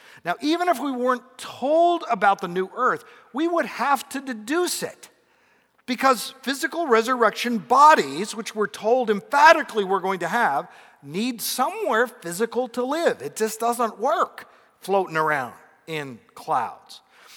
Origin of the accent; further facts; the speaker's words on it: Pacific Northwest, United States; I'm from the Pacific Northwest, and we think there that trees have souls